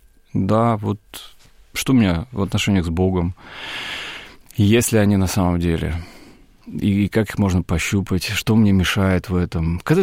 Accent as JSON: {"language": "Russian", "town": "Brest", "region": "Brest Region", "country": "Belarus", "tie": "born or raised there", "also_born_or_lived": "Warsaw, Poland", "moved": "as an adult", "lives_now": "Moscow, Russia", "said": "жизнь моя московская началась в 2003 году, я переехал сюда из Бреста. Я родился и вырос в Бресте. Какое-то время учился в Варшаве параллельно с учебой в университете в Бресте. Но, тем не менее, в 2003 году я переехал в Москву."}